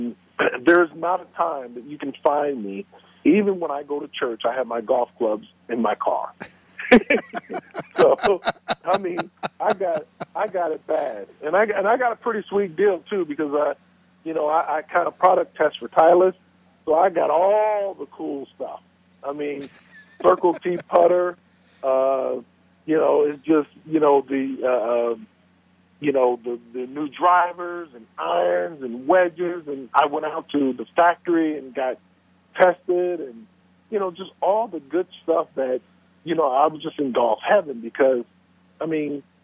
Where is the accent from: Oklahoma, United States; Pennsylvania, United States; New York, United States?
Pennsylvania, United States; York; He did York Country Club. I grew up in York, Pennsylvania.